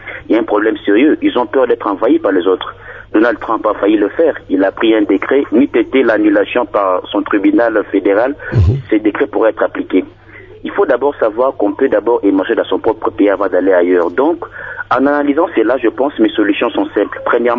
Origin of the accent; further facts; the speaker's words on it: DR Congo; Aujourd'hui, je l'ai dit en tant que Congolais, l'Afrique ne pèse plus au continent, au monde, pardon, et la RDC ne pèse plus au niveau du continent.